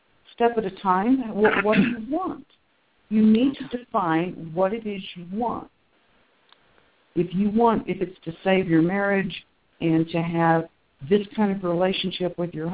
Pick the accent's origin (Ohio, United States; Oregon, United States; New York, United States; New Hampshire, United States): Ohio, United States; Cincinnati; I'm actually from the Cincinnati area. That's my roots, yep.